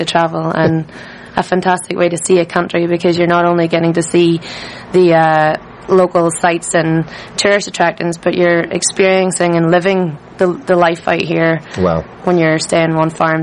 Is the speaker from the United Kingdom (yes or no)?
yes; Northern Ireland, United Kingdom; I'm from County Antrim in Northern Ireland.